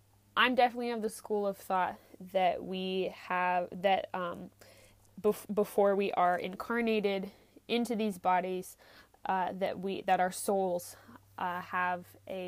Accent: Alaska, United States; I'm an astrologer from Alaska, which is where I am right now due to coronavirus.

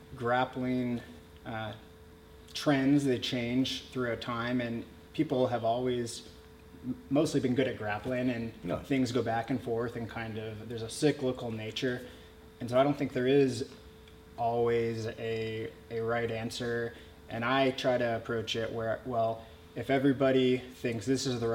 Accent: North Carolina, United States; I'm from North Carolina. So I was always like climbing trees, building forts, wrestling around with my friends

